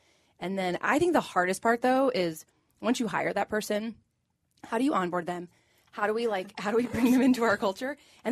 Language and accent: English; Dayton, Ohio, United States; And I'm from Dayton, Ohio.